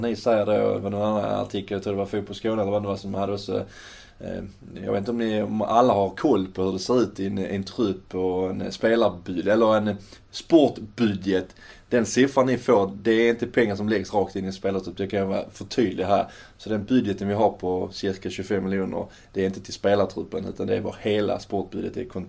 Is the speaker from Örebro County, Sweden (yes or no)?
no; Påarp, Skåne, Sweden; Jag är från Påarp